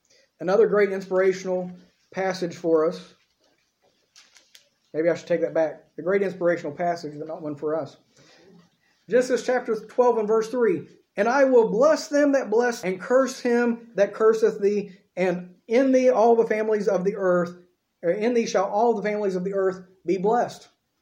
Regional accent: United States; Because I'm American, this is a pet peeve of mine.

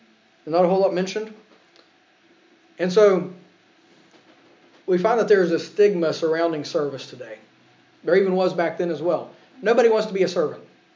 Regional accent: United States; now in Longford, Ireland; I've been asked oftentimes with just being an American in Ireland, okay?

